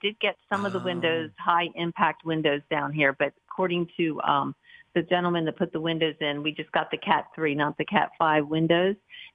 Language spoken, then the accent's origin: English; Philadelphia, Pennsylvania, United States; So... we're from the Philadelphia area, and we're further